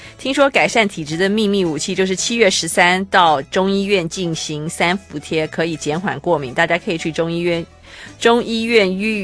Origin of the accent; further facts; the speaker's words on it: Taiwan; 我们台湾人好像都认为那个香港同胞都比较精打细算一点，